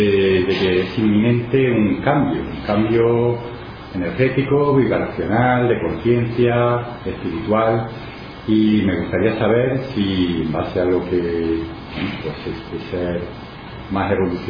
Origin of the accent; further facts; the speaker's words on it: Granada, Andalusia, Spain; soy de aquí, de Granada